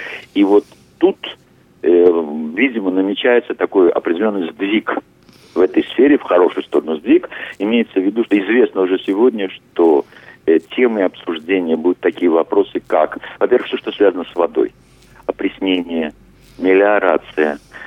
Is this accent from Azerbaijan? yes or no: yes; Azerbaijan; now in Israel; под которой я родился, вырос и жил в Азербайджане, до 90-го года